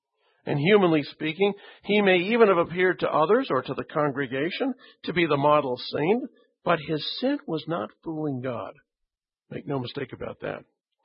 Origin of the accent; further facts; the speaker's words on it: Canada; I come from Canada. I'll take all the heat you can give me.